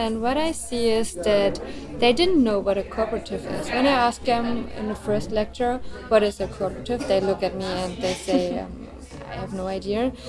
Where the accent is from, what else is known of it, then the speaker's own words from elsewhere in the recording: Germany; I'm from Germany.